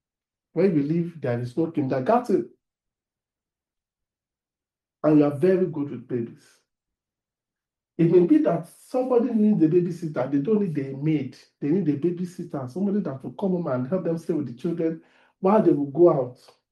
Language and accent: English; Ibadan, Oyo, Nigeria; Now, I was raised in Ibadan relatively, and I knew a bit about farming because my grandfather was a farmer